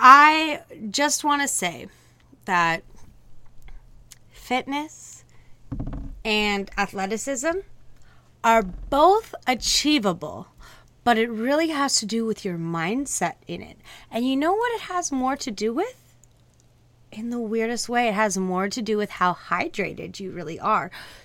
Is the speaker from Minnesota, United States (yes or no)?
yes; Minnesota, United States; I'm, again, still in Minnesota at the moment. I do travel a lot, but, you know, I grew up in Minnesota, and whenever I come here, I like to make the most of the snow.